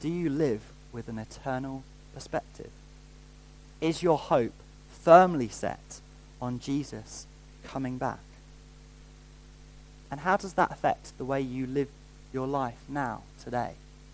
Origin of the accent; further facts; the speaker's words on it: England, United Kingdom; As English people, we're quite good at playing the game.